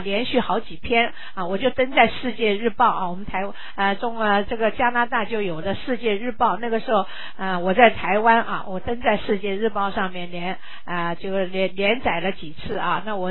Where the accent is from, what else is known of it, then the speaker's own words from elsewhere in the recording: China; 我们中国人呢，就是说生命太苦了啊，悲欢离合的事情太多了啊。